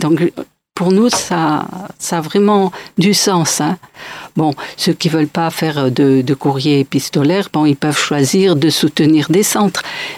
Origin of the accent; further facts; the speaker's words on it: Provence-Alpes-Côte d'Azur, France; Or je suis des Hautes-Alpes, je me dis c'est pas croyable.